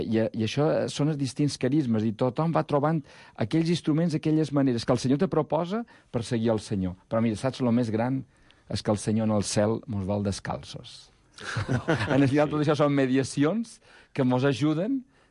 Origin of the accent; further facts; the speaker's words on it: Inca, Balearic Islands, Spain; Sobretot perquè també venc d'Inca, que és sí. Una terra de sabates, no?